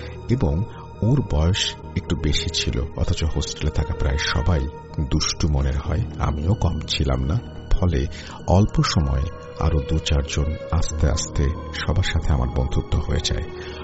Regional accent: Chittagong Division, Bangladesh; আমাদের গ্রাম গহীন হওয়ায় আধুনিকতার ছোঁয়া তেমন লাগেনি। থানচি থেকে প্রায় 3 ঘন্টা মোটর সাইকেলে, তারপর পায়ে হেঁটে, আরও অনেক গভীরে ছোট ঝড়া পাহাড় পেরিয়ে আমাদের গ্রাম।

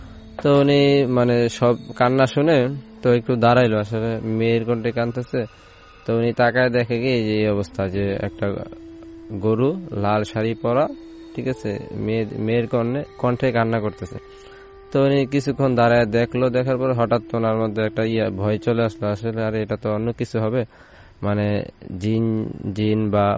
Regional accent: Brahmanbaria, Chittagong Division, Bangladesh; now in Dhaka, Bangladesh; আমি ঢাকা খিলগা থেকে আসছি … আমি খিলগাতেই থাকি অনেকদিন যাবৎ, আমার হোম ডিস্ট্রিক্ট হচ্ছে বিবারিয়া।

